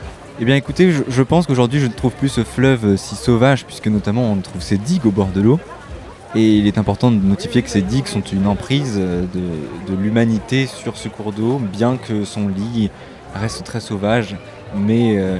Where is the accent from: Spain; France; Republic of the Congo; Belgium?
France; Centre-Val de Loire; vous vous adressez, je vous le dis, à un enfant de la Loire. Je viens du Val-de-Loire, à proximité d'Orléans, voir les champs, très précisément, un tout petit village.